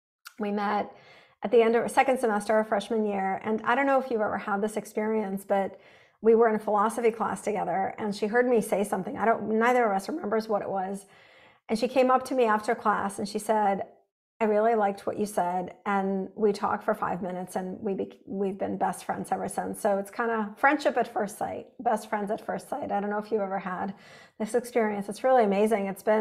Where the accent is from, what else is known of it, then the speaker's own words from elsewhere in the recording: Russia; English is a second language; now in United States; when I was growing up in Russia